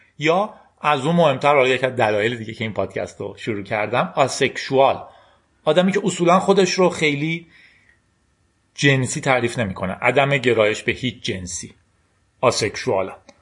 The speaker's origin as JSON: {"language": "Persian", "country": "Iran", "said": "من میگم من یک ایرانی هستم،"}